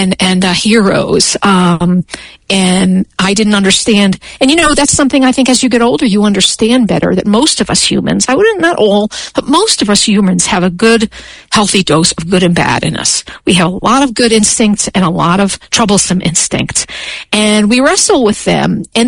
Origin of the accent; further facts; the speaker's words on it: New York, United States; now in Colorado, United States; I am in Colorado. I'm right next to the Rocky Mountains. It's really beautiful here. But I grew up in New York.